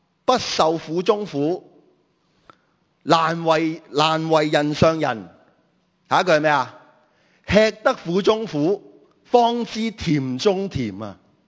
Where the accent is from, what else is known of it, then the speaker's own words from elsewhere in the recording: Hong Kong; 其实对我们香港人来讲呢是难的